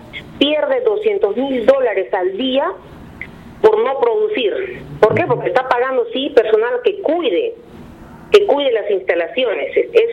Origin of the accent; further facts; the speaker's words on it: Peru; nosotros nos hemos agrupado como trabajadores y como ciudadanos peruanos